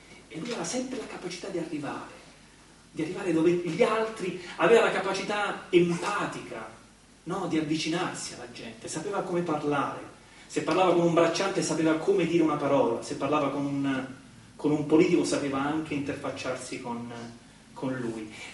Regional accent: Molise, Italy; Io vengo dal Molise, così racconto anche un po' della mia storia

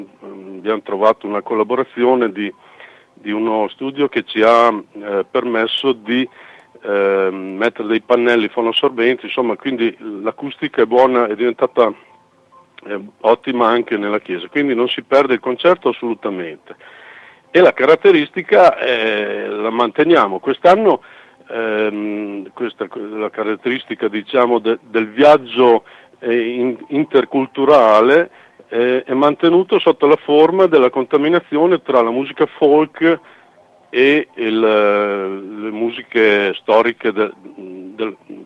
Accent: Modena, Emilia-Romagna, Italy; Io sono da modenese, ho seguito Verona con l'Arena

